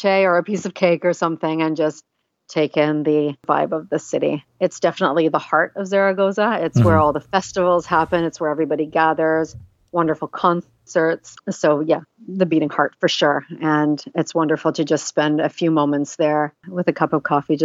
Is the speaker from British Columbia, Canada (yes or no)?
yes; Vancouver, British Columbia, Canada; I come from Vancouver, so we have, it's been raining here since September constantly.